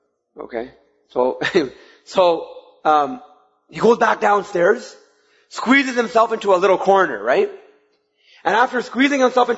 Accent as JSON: {"language": "English", "town": "Toronto", "region": "Ontario", "country": "Canada", "tie": "born or raised there", "said": "growing up in Toronto"}